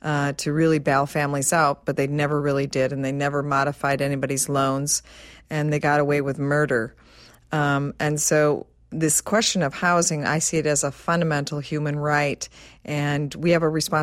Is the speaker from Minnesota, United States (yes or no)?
yes; Minnesota, United States; I'm a formerly homeless mother. I grew up in Minnesota.